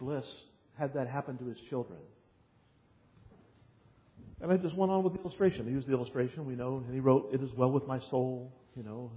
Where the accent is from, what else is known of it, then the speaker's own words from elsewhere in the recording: Ohio, United States; I'd never been in a church like this before. I was growing up in Ohio.